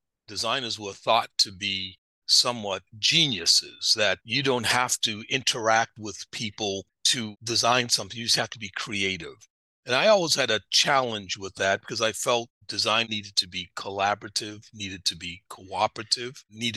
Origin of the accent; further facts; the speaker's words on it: Boston, Massachusetts, United States; moved away as an adult; now in San Francisco, United States; I'm from Boston, even though I'm here in San Francisco and have been here for the 33 years that you cited.